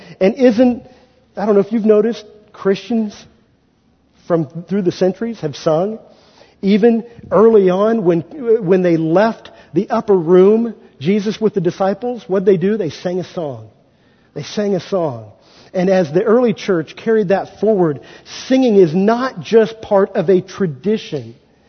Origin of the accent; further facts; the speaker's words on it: Kansas, United States; So, I was from Kansas, and everything moves a little slower and a little calmer in Kansas.